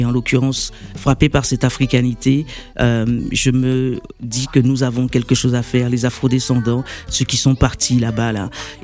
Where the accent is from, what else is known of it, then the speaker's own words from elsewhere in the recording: Guadeloupe, France; je suis originaire de la Guadeloupe.